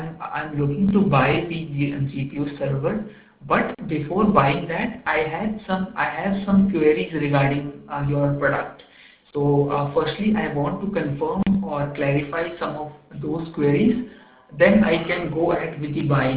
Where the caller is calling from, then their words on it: India; I'm calling from India, but we have also have our branches in Germany, Europe.